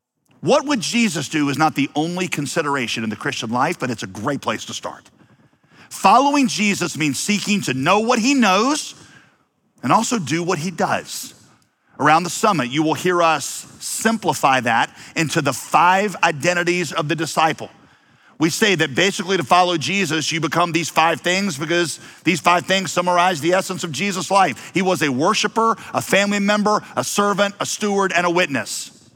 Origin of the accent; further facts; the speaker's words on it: Wheeling, West Virginia, United States; now in Yadkinville, United States; I'm from Wheeling, West Virginia, and she is from Andalusia, Alabama. Can anything good come out of Wheeling, West Virginia or Andalusia, Alabama?